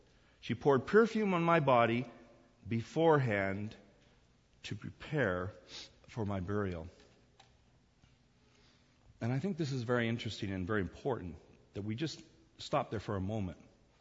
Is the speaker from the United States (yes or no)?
no; South Korea; Now, I remember as a kid growing up in Korea, it took me a while to learn and to become accustomed to their culture and their customs.